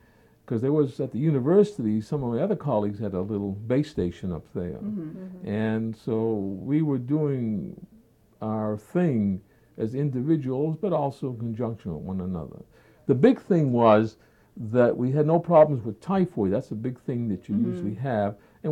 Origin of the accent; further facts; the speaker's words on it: New Hampshire, United States; also born or lived in Netherlands / Montreal; As I told you, I came originally from New Hampshire